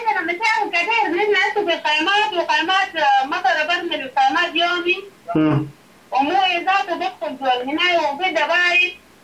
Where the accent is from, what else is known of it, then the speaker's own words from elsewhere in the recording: Khartoum, Sudan; نحن جايين من الخرطوم